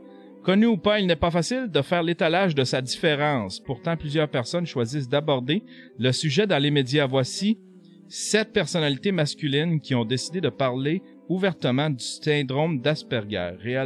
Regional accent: Rouyn-Noranda, Quebec, Canada; Qu'est-ce qui se passe à Rouyn-Noranda? C'est ma ville natale.

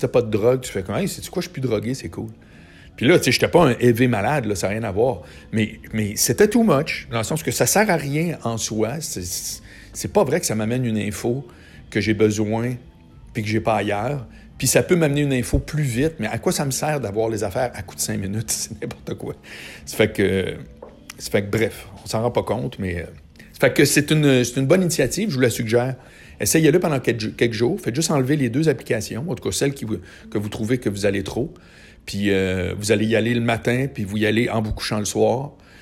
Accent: Charlesbourg, Quebec, Canada; Mais non, je viens de Charlebourg, puis ça me tente pas d'aller à Charlebourg.

